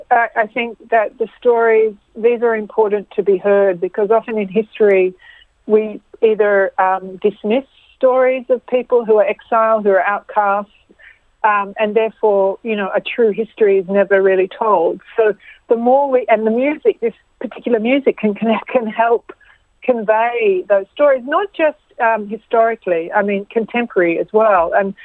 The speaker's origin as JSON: {"language": "English", "country": "Australia", "said": "a lot of us, particularly, you know, Greek Australians have lived through"}